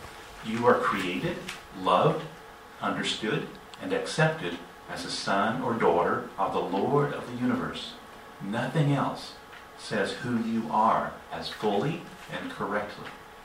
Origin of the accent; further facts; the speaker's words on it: United States; I'll talk about my country since I'm an American, but you might find some common points of this in your culture.